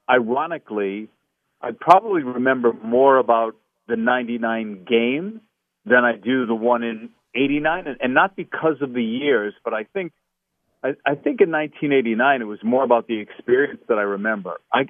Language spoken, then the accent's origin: English; Boston, Massachusetts, United States; No, I was actually, when growing up in Boston, people would have assumed I might have been a baseball or Red Sox fan, but I really wasn't.